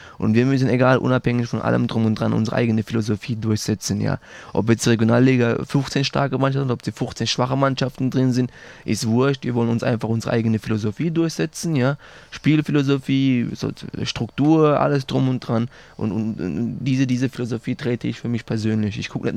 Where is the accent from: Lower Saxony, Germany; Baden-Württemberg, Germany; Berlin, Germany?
Baden-Württemberg, Germany; Mannheim; Ich bin ein Mannheimer